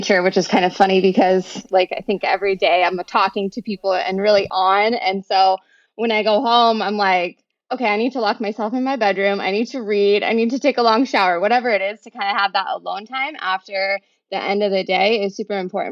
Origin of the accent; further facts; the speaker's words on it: Seattle, Washington, United States; moved away as an adult; now in California, United States; I was like, okay, I'm from Seattle. And so it is cold and rainy in Seattle. And I had grown up there my whole life.